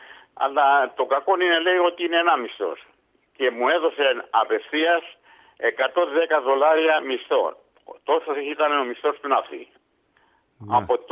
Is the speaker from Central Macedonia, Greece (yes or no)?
no; Agia Marina, South Aegean, Greece; είμαι από την Κάσο Κασιώτης, γεννήθηκα στην Αγία Μαρίνα της Κάσου.